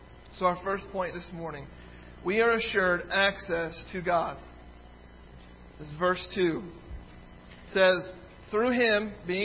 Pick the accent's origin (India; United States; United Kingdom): United Kingdom; England; born there; I was born in England